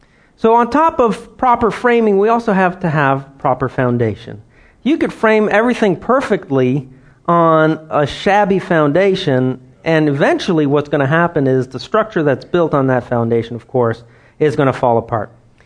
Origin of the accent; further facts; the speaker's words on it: Ottawa, Ontario, Canada; because I grew up in Ottawa, the capital of Canada.